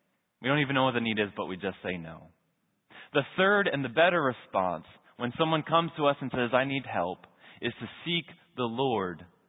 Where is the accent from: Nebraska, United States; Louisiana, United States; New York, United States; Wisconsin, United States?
New York, United States; Long Island; I had a bus driver, a school bus driver growing up on Long Island